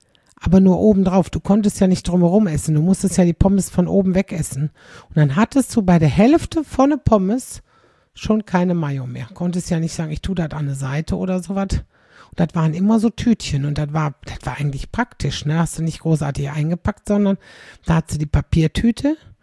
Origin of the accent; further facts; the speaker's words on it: Aldekerk, North Rhine-Westphalia, Germany; in Wachtendonk, das ist knapp neben meiner Heimat in Aldekerk